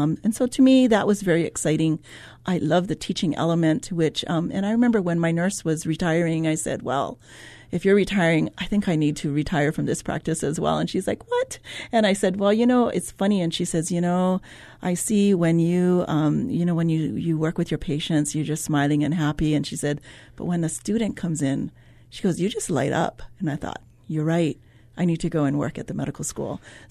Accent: Hilo, Hawaii, United States; And I thought, Wahiawa rains every day, just like where I grew up in Hilo.

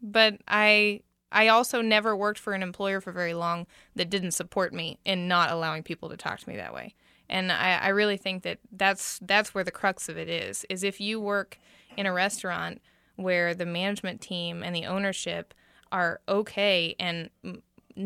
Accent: Kansas, United States; you're not from here, are you? I said, no, I'm not. He said, where are you from? I said, Kansas. He said, oh, you look corn-fed.

